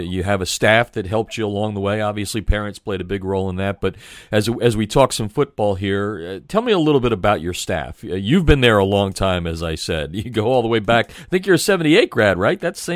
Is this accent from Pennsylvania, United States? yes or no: yes; Pennsylvania, United States; we already discussed we're the same age, and I'm from Pennsylvania, and I still have a lot of guys that are like you